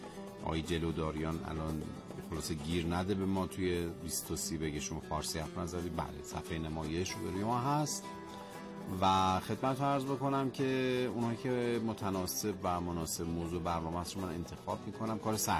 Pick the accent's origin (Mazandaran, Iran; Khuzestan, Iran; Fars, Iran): Khuzestan, Iran; Ahvaz; گفتن بیت سروده خودمه، … از احواز.